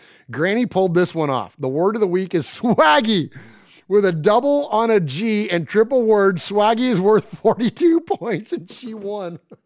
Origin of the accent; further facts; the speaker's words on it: Canada; Also, being Canadian, I'd like to point out Chuba Hubbard. He's a Canadian running back who played for Oklahoma State.